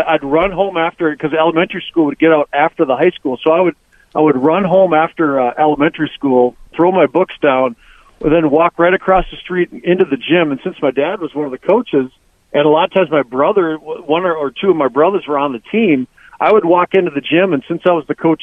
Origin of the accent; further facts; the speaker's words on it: Bloomington, United States; at least where I grew up in Bloomington, it was literally right across the street from Jefferson.